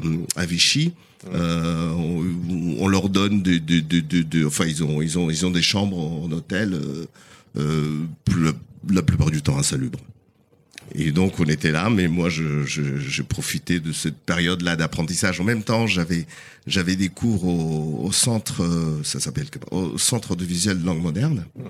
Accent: Portugal; accent: Portuguese; French is a second language; Mais je sais que mon accent revient quand je suis bourré.

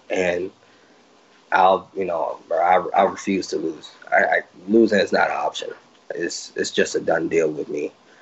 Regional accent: Chicago, Illinois, United States; I've been through a lot of tough situations in my life growing up in the West Side of Chicago that put me, you know, made me who I am with this tough, thick skin.

